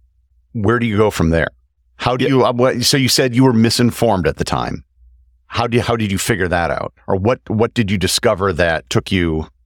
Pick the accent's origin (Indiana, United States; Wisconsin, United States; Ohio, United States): Wisconsin, United States; I grew up in Wisconsin. This was a very strong Germanic culture.